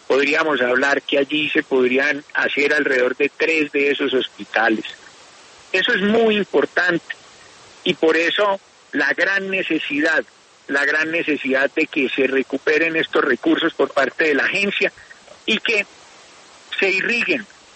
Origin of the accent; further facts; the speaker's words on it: Pereira, Risaralda, Colombia; Yo soy pereirano y muy orgullosamente provinciano.